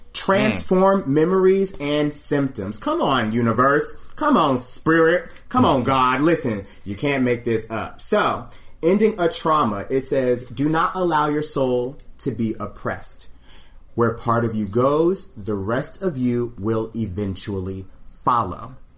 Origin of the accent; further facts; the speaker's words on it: the South, United States; with two R's, because you know what I'm saying, I'm from the South.